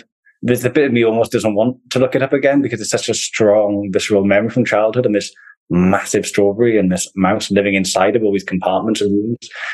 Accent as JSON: {"language": "English", "town": "Caerphilly", "region": "Wales", "country": "United Kingdom", "tie": "born or raised there", "said": "I grew up in Caerphilly, South Wales. I'm one of three."}